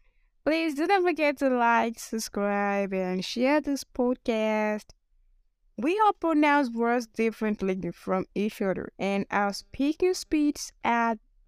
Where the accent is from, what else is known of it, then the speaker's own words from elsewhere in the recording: Nigeria; accent: Nigerian; Yes, I'm a Nigerian and my accent needs to sound like a Nigerian accent. Take it a little bit. Brought to Nigeria and made in Nigeria.